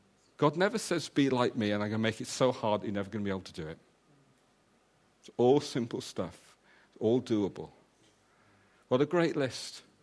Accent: Wales, United Kingdom; And sometimes I think as Welsh people, we kick ourselves in the foot.

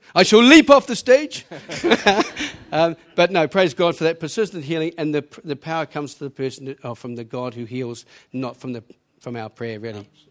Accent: New Zealand; now in Penarth, United Kingdom; Before you try to pick the accent, I'm from New Zealand. I go to the church in Cosmeston in Penarth.

